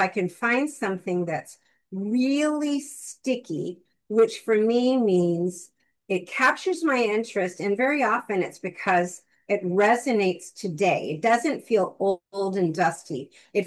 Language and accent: English; Bakersfield, California, United States; also born or lived in Los Angeles / San Francisco / Sacramento; felt like when I moved from Bakersfield to Los Angeles for college, of course, there was that.